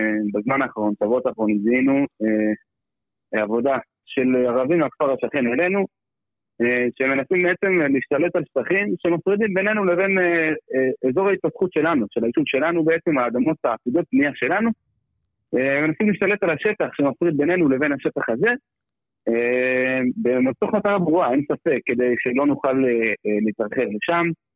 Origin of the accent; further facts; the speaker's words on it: Ateret, West Bank, Palestine; אני גדלתי פה באתרת מגיל שנה. אני מכיר את המקום